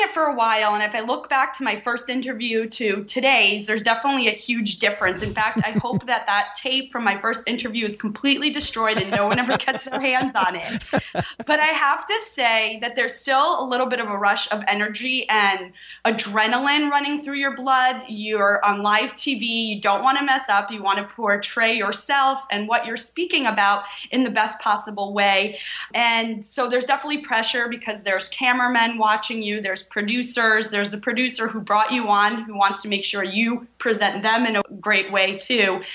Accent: New York, United States; now in California, United States; because in California, we don't have basements and I'm from New York. So I have to say, I kind of miss them.

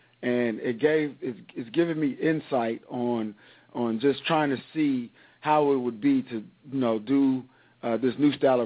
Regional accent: Oakland, California, United States; And it made me think about how my life was when I was younger and growing up in Oakland.

